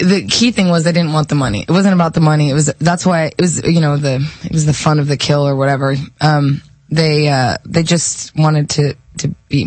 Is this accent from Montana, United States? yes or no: yes; Montana, United States; Well, I was born and raised in Montana.